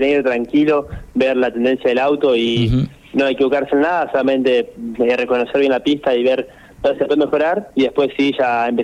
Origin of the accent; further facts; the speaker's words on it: Crespo, Entre Ríos, Argentina; Soy de Crespo